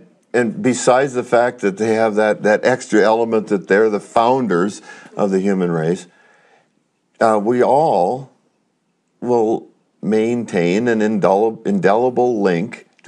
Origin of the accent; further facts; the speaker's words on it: Boulder, Colorado, United States; born there; I mean, I was born in Boulder, Colorado. I lived lots of places.